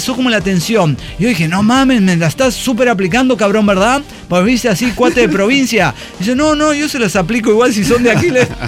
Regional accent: Chihuahua, Mexico; Cállese, claro, yo soy de Chihuahua, señora.

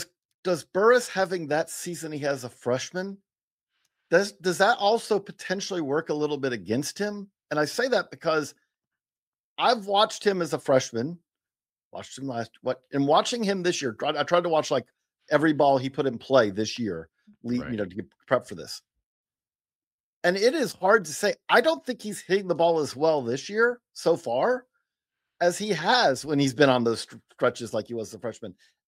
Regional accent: Perry, Georgia, United States; I'm from Perry. Houston County High is the big high school that's in between the two, which is really the area that's blown up since I left many, many years ago.

